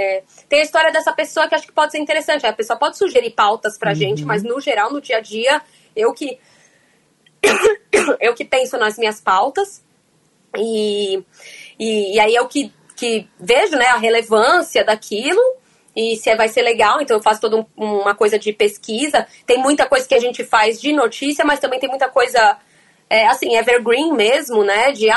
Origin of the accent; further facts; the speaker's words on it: Ubatuba, São Paulo, Brazil; como eu sou, né, de Ubatuba. Praticamente eu sou de Ubatuba, né? Na verdade, eu nasci em São Paulo, com 19 dias eu já tava molhando meus pés em Ubatuba, na Itamambuca.